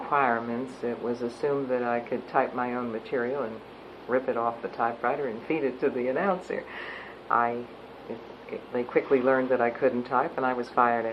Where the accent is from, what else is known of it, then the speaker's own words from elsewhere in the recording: Pittsburgh, Pennsylvania, United States; I was born in Pittsburgh in 1929 and grew up in Pittsburgh. I have lived here all of my life, with the exception of 4 years spent away at college.